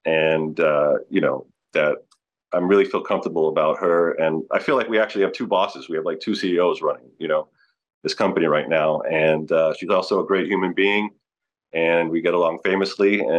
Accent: Hawaii, United States; also born or lived in England; Well, originally, I was born in England. My mom's British. My dad is from Long Island, New York. I moved to the States when I was about 5 years old, to Hawaii when I was five.

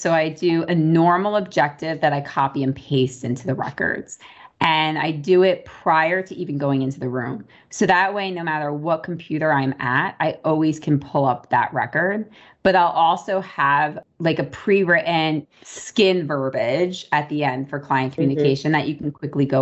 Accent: New Jersey, United States; now in Florida, United States; I'm from Jersey, Woo! As we already established. Woo! But I went to Ross University. So I graduated in 2011. I went back to New Jersey for a few years, made a little bit of a trip out to Colorado, and eventually landed in Florida

